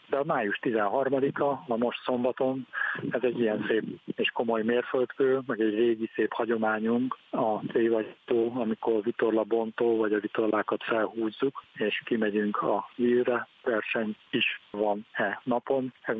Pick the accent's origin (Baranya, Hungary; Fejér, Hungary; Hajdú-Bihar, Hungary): Fejér, Hungary; Én magam a Velencei tavon nőttem fel